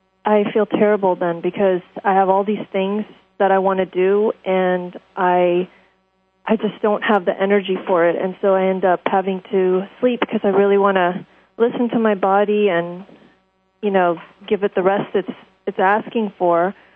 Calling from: Silver Spring, Maryland, United States; Silver Spring, Maryland.

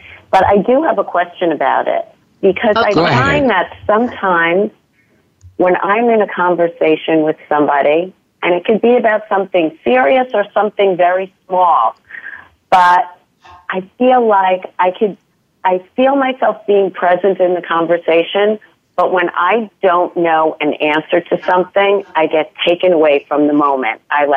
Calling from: Manhattan, New York, United States; I'm calling from Manhattan, New York, New York.

